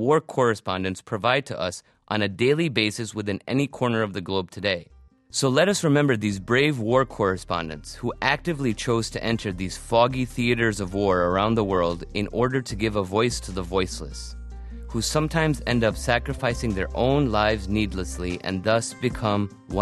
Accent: Chicago, Illinois, United States; Bobby Ghosh and I had coffee a few months back in my hometown of Chicago to talk about our experiences.

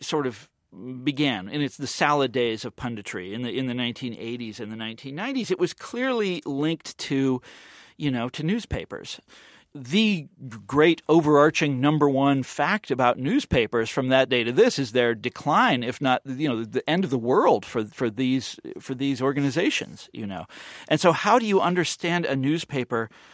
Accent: Midwest, United States; I'm from the Midwest, of course, originally

